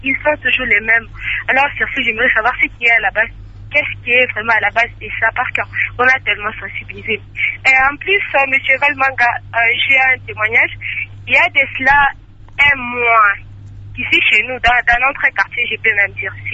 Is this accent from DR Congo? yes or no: yes; Lubumbashi, Haut-Katanga, DR Congo; Comme ici chez nous à Lubumbashi, ça n'a pas commencé aujourd'hui.